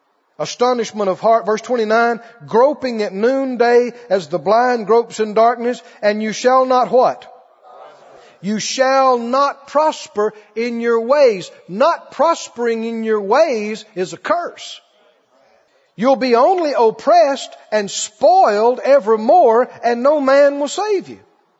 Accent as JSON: {"language": "English", "region": "Mississippi", "country": "United States", "tie": "born or raised there", "said": "in my rural area where I grew up down in Mississippi"}